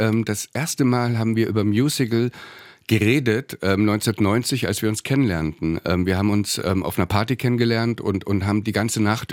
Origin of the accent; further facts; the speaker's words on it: East Germany, Germany; Ich bin ja, wie gesagt, im Osten groß geworden und die Filme im Kino kamen immer ein bisschen versetzt